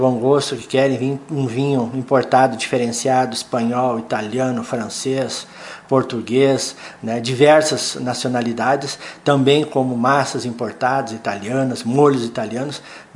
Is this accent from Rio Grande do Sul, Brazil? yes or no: yes; Não-Me-Toque, Rio Grande do Sul, Brazil; also born or lived in Carazinho; now in Lagoa Vermelha, Brazil; Eu sou natural de Carazinho, mas me criei em Não Me Toque, né? Desde os 13 anos eu morei em Não Me Toque até julho, onde que eu fui transferido pela Cotrijal para Lagoa Vermelha